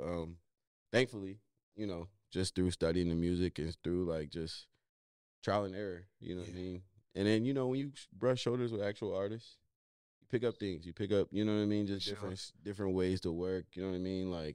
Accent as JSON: {"language": "English", "town": "Columbus", "region": "Ohio", "country": "United States", "also_born_or_lived": "Northern Virginia", "said": "I'm African. I would like to say I'm from Columbus, Ohio, but I spent the bulk of my life in Northern Virginia."}